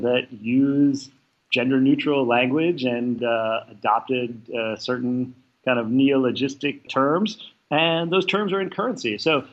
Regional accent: Wisconsin, United States; You know, I grew up in Wisconsin, and as you say, I went to Harvard

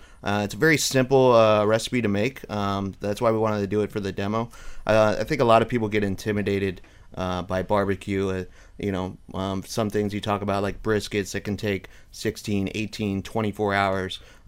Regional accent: the South, United States; I'm from the South, so I'm a big Southern sides kind of guy.

